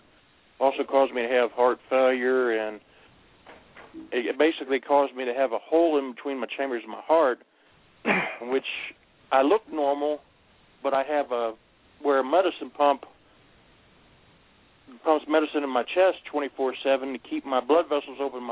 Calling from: Thomasburg, Virginia, United States; I'm from Thomasburg, Virginia.

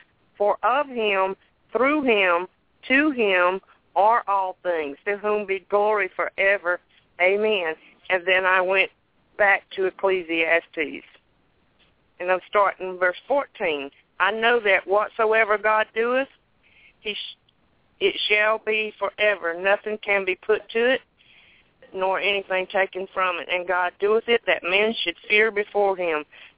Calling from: Thomaston, Georgia, United States; I'm from Thomaston, Georgia.

